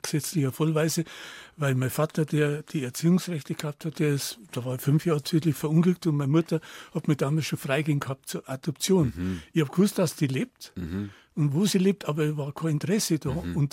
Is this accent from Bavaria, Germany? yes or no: yes; Munich, Bavaria, Germany; Isar-Vorstadt.